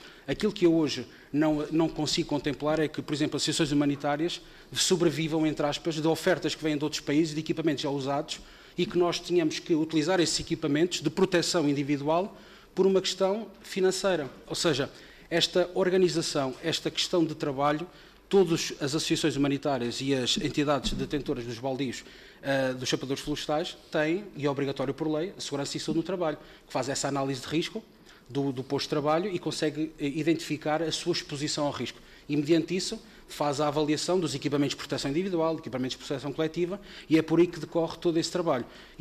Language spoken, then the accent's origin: Portuguese; Covilhã, Castelo Branco, Portugal; Eu sou do interior, sou da Covilhã, e faço, cada vez que aqui venho, faço quase 600 quilómetros